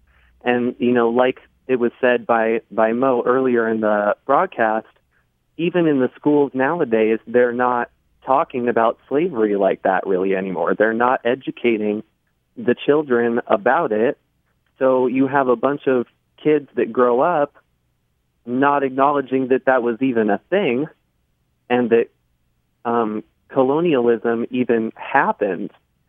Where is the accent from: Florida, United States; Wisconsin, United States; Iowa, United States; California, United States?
Iowa, United States; I'm from Iowa.